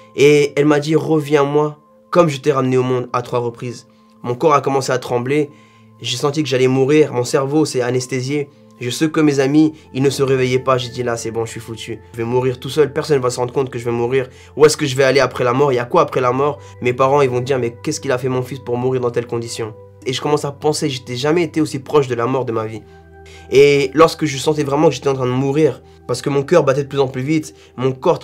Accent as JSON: {"language": "French", "town": "Paris", "region": "Île-de-France", "country": "France", "tie": "born or raised there", "said": "j'ai 27 ans, je suis né en France, j'ai grandi à Paris."}